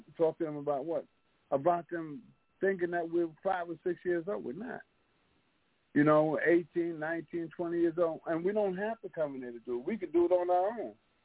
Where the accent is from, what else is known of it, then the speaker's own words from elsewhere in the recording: New Jersey, United States; also born or lived in New York; I'm from Jersey, by way of New York.